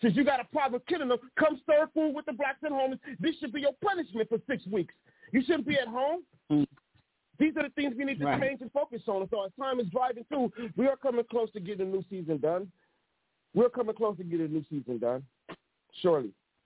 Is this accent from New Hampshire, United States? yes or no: no; Compton, California, United States; born there; Because, you see, when I was born in Compton